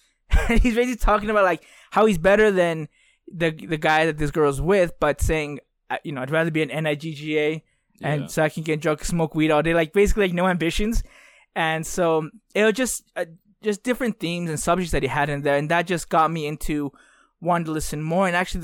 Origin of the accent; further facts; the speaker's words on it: Bolivia; I'm from Bolivia.